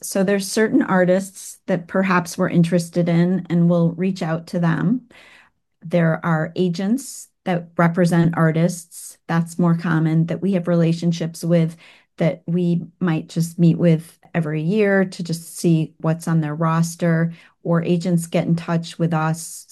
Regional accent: Chicago, Illinois, United States; I come from Chicago, so I am an Illinoisian.

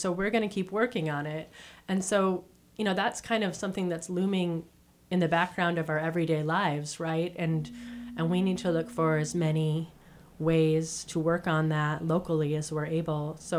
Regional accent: Wisconsin, United States; I grew up in Wisconsin, so I grew up in a rural area, a very small community north of Milwaukee.

